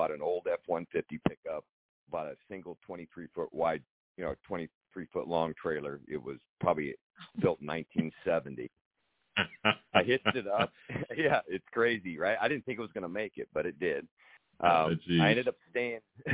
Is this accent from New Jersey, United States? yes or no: no; Tacoma, Washington, United States; now in Las Vegas, United States; I grew up in Tacoma, Washington. I actually grew up in the suburbs, Puyallup, Orting, Packwood, Elby area. That's where my roots are.